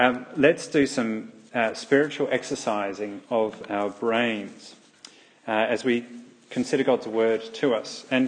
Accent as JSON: {"language": "English", "region": "England", "country": "United Kingdom", "tie": "born or raised there", "said": "when I was growing up in England, he was very popular on the morning TV shows."}